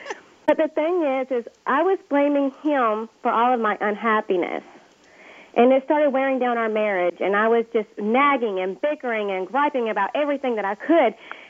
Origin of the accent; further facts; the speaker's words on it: Georgia, United States; I'm from Georgia. Us Georgia girls like to gripe a lot. We have big mouths.